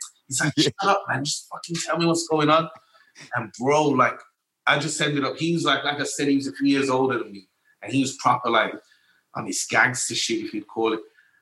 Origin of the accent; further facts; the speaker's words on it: Sudan; born there; So I was born in Sudan, in Africa, in a little bit more than fashion.